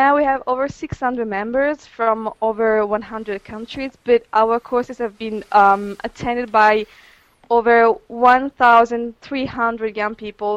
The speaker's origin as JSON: {"language": "English", "town": "Milan", "region": "Lombardy", "country": "Italy", "second_language": "English", "said": "I'm from Italy, from Milan"}